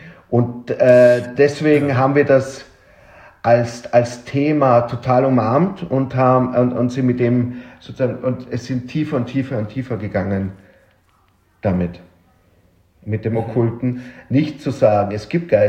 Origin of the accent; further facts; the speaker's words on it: Vienna, Austria; Neogotischer Baustil, so, es sieht so aus wie das Rathaus bei uns in Wien, also wirklich unheimlich